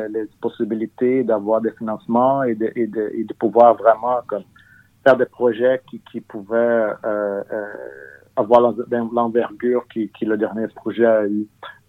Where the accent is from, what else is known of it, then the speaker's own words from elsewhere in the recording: São Paulo, Brazil; moi je viens de São Paulo, donc auparavant, São Paulo, c'est une ville qui reçoit du monde, surtout du Brésil entier, mais aussi de l'extérieur. Donc, c'est très cosmopolite. Et moi, je suis né là-bas.